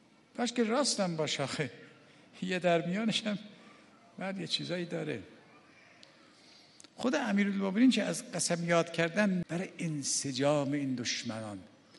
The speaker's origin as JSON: {"language": "Persian", "country": "Iran", "said": "آقا زی من فهمید من ایرانیم."}